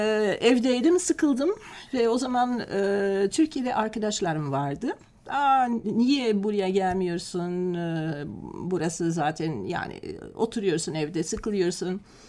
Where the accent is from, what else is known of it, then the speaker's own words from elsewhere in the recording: Antwerp, Flanders, Belgium; Ve 1960'da Belçika'da doğdum. Anvers şehrinde. Orada yaşadım, okudum, üniversiteye gittim.